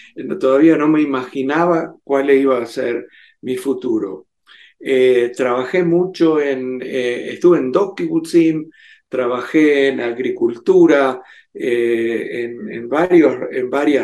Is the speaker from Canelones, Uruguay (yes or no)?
no; Piriápolis, Maldonado, Uruguay; Me crié frente al mar en Piriápolis.